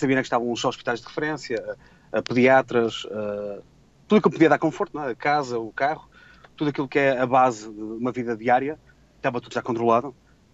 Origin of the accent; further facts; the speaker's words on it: Porto, Portugal; now in South Africa; Em Portugal estamos habituados, eu sou do Porto, há shoppings em todo lado